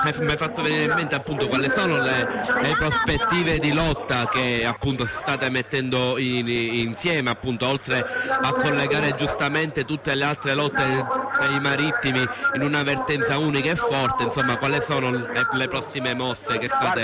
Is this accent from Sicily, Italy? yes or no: yes; Sicily, Italy; io sono siciliano, quindi lo so come vado a casa col vaporetto ancora.